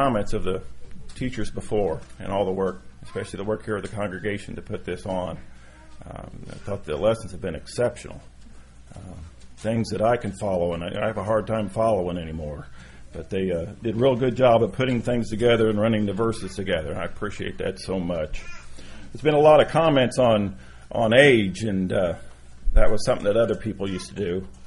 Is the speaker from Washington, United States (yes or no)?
no; Indianapolis, Indiana, United States; I'm from the Indianapolis area.